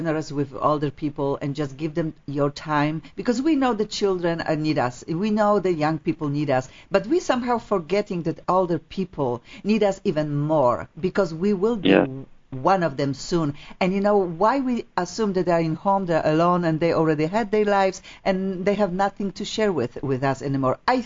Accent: Poland

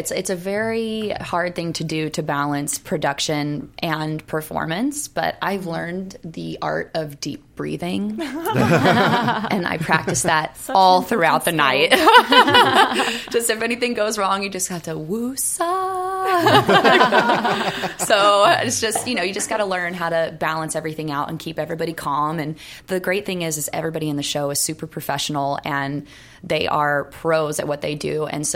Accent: Houston, Texas, United States; now in Los Angeles, United States; I'm not. I'm from Houston, Texas.

